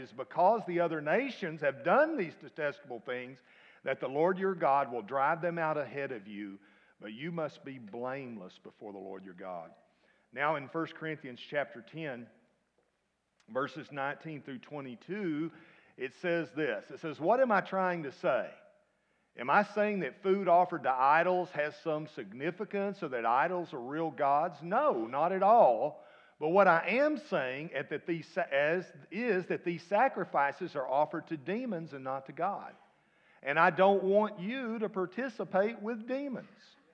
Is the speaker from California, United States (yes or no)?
no; Texas, United States; primarily because I'm a Texan.